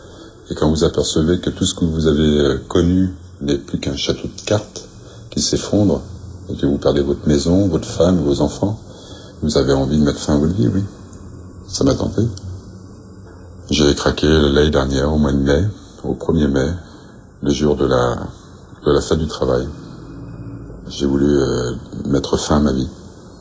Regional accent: L'Haÿ-les-Roses, Île-de-France, France; Je suis né à Fontenay-aux-Roses en 92, mais j'ai grandi à L'Haÿ-les-Roses dans le 94. J'ai grandi au milieu d'une cité, dans un HLM, un F3.

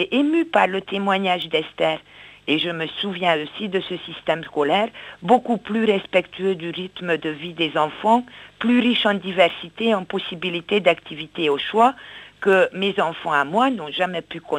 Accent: Hungary; moved away as an adult; Je suis né, j'ai grandi et j'ai quitté la Hongrie sous le régime de János Kádár. La Hongrie, c'est mes racines, c'est la moitié de ma vie.

